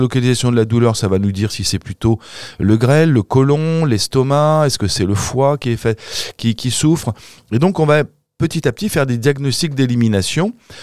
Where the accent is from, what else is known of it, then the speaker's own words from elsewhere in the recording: Normandy, France; accent: Norman; comme il disait chez moi en Normandie quand j'étais là-bas ?